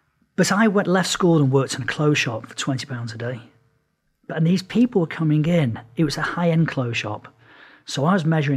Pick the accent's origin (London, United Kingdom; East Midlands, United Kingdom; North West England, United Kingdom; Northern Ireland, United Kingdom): North West England, United Kingdom; Manchester; born there; I was born in Manchester.